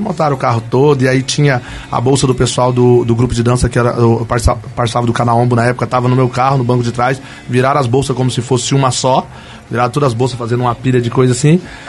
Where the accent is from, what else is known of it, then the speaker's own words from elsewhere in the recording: Curitiba, Paraná, Brazil; also born or lived in Salvador; quando a pessoa perguntava, de onde você é? E eu falava que era de Curitiba